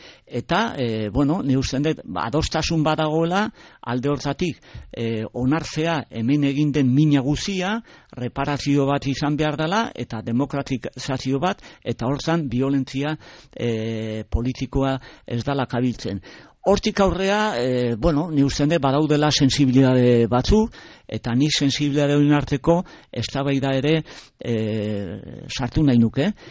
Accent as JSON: {"language": "Basque", "town": "Errenteria", "region": "Basque Country", "country": "Spain", "said": "nire herrian Errenteria"}